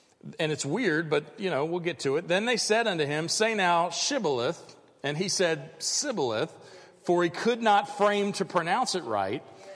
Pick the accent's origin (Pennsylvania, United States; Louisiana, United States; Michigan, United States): Pennsylvania, United States; Pittsburgh; accent: Western PA; So, and I grew up in Pittsburgh, and I can tell a Western PA accent like that. Okay? Now I've lost it all